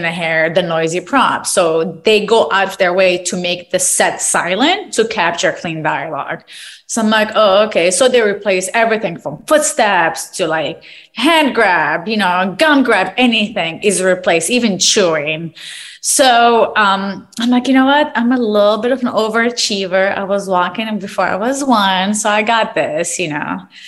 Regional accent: Morocco; now in United States; I was in Studio City, California. I'm originally from Morocco

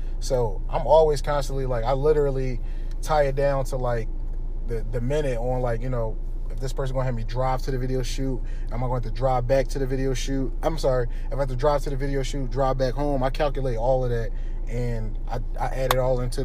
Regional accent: Philadelphia, Pennsylvania, United States; He was based off of, like, just my environment growing up in Philadelphia.

